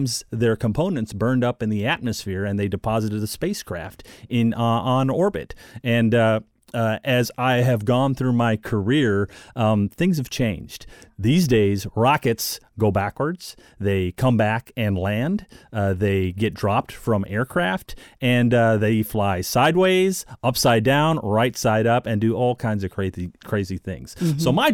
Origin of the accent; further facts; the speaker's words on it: Minnesota, United States; But a little bit about me. I was born and raised in Minnesota.